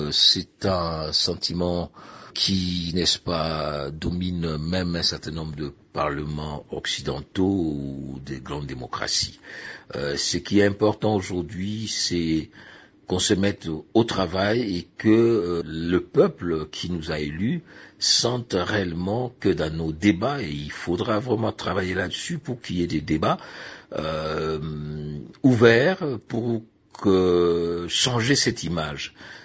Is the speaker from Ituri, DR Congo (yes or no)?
yes; Bunia, Ituri, DR Congo; Je viens de Bounia, il y a l'université de Bounia.